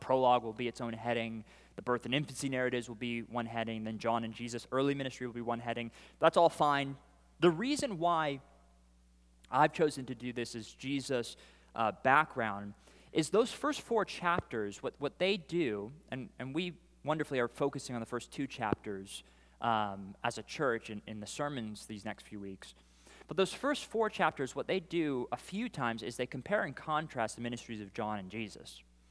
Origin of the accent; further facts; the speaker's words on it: Easley, South Carolina, United States; Yesterday, I was in my hometown of Easley, South Carolina.